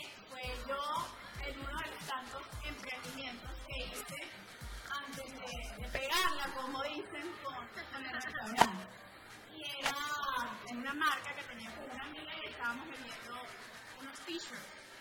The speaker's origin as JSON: {"language": "Spanish", "country": "Venezuela", "said": "nosotros como venezolanos de Sudamérica"}